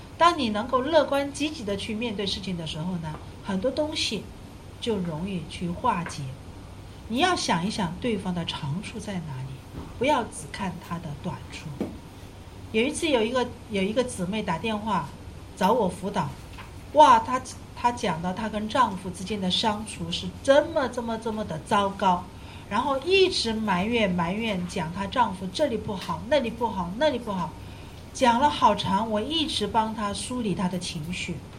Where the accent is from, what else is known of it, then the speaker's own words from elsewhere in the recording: China; 这是我们中国人一定要学的。西方人在这一方面就比我们中国人好很多